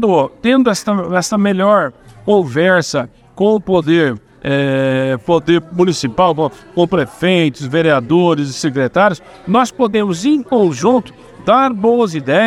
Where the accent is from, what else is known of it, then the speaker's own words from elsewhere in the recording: Bandeirantes, Paraná, Brazil; born there; meus filhos nasceram aqui, eu nasci aqui em Bandeirantes